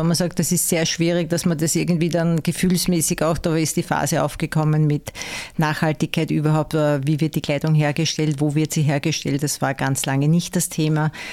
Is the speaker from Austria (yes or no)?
yes; Wiener Neustadt, Lower Austria, Austria; born there; ich bin eigentlich eine gebürtige Wiener Neustädterin